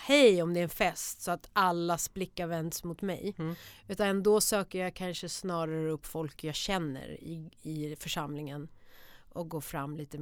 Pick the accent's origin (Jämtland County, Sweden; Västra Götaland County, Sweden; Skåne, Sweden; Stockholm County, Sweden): Stockholm County, Sweden; Stockholm; Jag växte upp i Akalla, en förort i Stockholm.